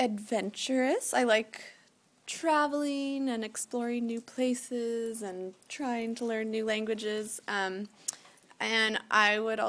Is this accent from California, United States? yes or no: no; Seattle, Washington, United States; I'm from Seattle in the United States. Seattle is, as you probably know, a city in the northwest corner in Washington State, not Washington, D.C., the other coast. And I was born in Seattle and have lived in Seattle for my whole life